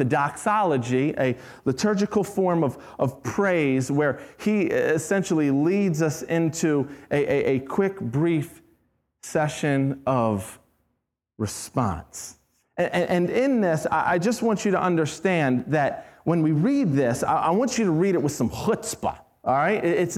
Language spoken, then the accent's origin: English; Glen Burnie, Maryland, United States; I grew up in Glen Burnie, right?